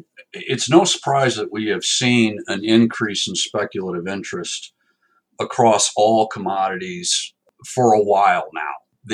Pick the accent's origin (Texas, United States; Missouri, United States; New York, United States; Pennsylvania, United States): Texas, United States; Lubbock; born there; I was born in Lubbock, Texas.